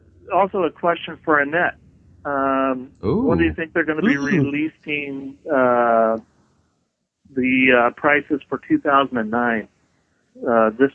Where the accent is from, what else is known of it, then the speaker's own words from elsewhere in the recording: Oregon, United States; But you see, we're from Oregon, so going over there is like being that close.